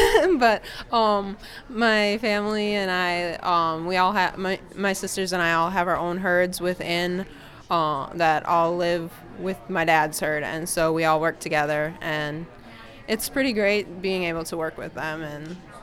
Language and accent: English; Sleepy Eye, Minnesota, United States; I'm from Sleepy Eye, Minnesota, and I have been raising brown Swiss cattle since I was 7 years old